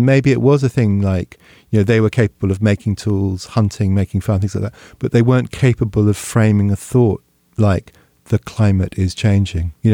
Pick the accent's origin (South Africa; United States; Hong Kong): Hong Kong; the novel I wrote about growing up in Hong Kong